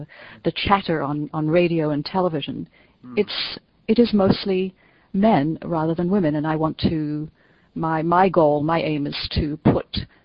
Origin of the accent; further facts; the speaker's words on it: England, United Kingdom; And as we English say, that would be brilliant